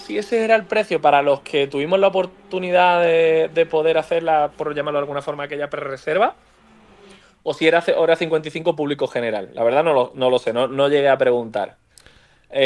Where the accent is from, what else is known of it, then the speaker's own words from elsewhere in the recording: Andalusia, Spain; y encima yo que soy andaluz, Málaga, que me pilla